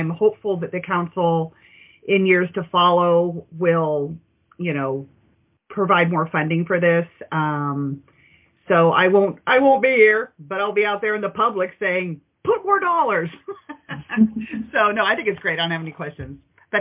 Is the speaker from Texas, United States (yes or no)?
no; California, United States; I grew up in California, and there were Juneteenth celebrations all over.